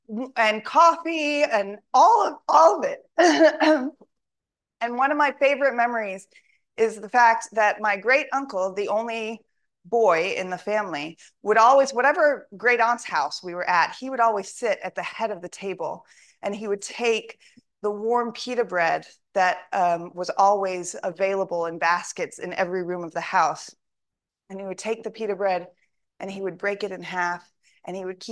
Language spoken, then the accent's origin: English; Houston, Texas, United States; When I was growing up, I grew up at outside of Houston, actually. It's now very much inside of Houston, but then it was just on the outside of Houston.